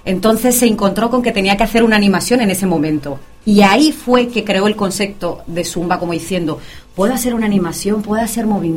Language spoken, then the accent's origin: Spanish; Madrid, Community of Madrid, Spain; also born or lived in Colombia; now in Brussels, Belgium; soy de origen colombiano, criada en España, Madrid, más de 20 años que vivo en Madrid y ahora actualmente llevo 3 añitos aquí en Bruselas.